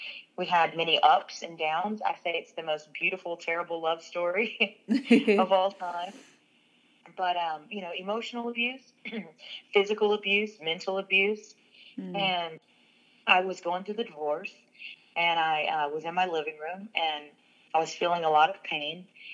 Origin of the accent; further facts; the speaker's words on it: Dallas, Texas, United States; Well, I grew up in Dallas-Fort Worth Metroplex. I am Ecuadorian and Caucasian, so